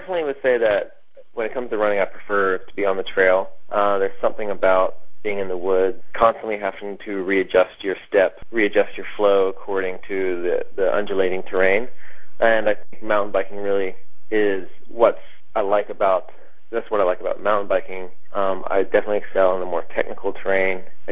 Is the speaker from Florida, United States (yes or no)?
yes; Florida, United States; where I grew up in Florida, I lived there 18 years, drove from the time I was 16.